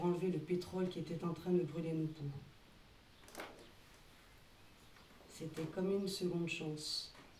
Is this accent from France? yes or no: no; Côte d’Ivoire; j'ai 23 ans et je suis originaire de Côte d'Ivoire.